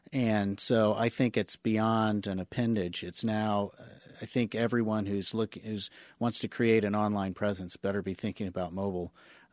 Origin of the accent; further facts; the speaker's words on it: Kansas City, United States; I grew up in Kansas City. I'm raising my family here.